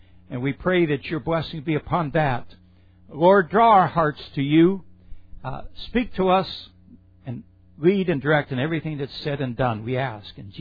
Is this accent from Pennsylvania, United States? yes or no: yes; Pennsylvania, United States; I'm from Pennsylvania. There are a lot of Amish in Pennsylvania.